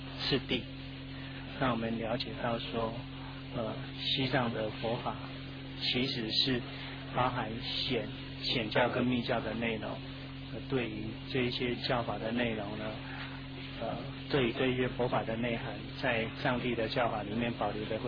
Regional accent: Taiwan; 我们从台湾来。

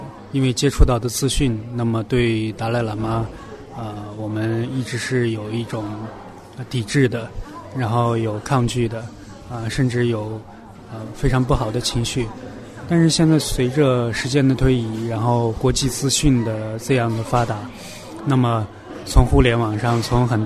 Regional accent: Shenzhen, Guangdong, China; 我来自中国大陆深圳，然后是第一次来参加这样的法会

